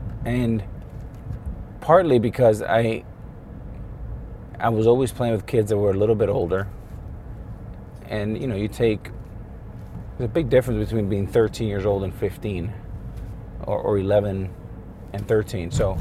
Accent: Miami, Florida, United States; growing up in Miami for a long time, we didn't have a professional sports team.

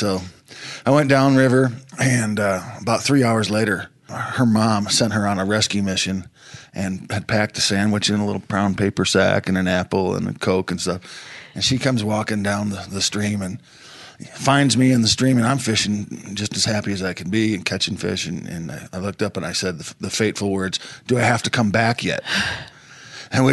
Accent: Wisconsin, United States; also born or lived in Toledo, Ohio / Pennsylvania; I was born in Ohio, in Toledo, Ohio, and I lived there till I was 7 or 8 years old, then moved to Pennsylvania for a year, and then Wisconsin.

